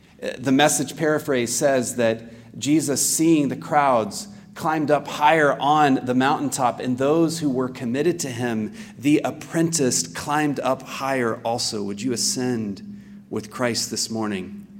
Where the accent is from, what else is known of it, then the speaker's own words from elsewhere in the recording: Plainview, Texas, United States; am from a town. You have a clergyman who he and I were from a similar part of Texas. The name of my hometown was quite literally Plain View. Plain View. There are no mountains.